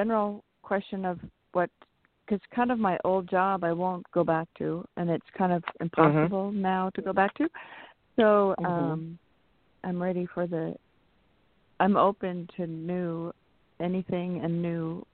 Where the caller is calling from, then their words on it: San Francisco, California, United States; from San Francisco, like she guessed.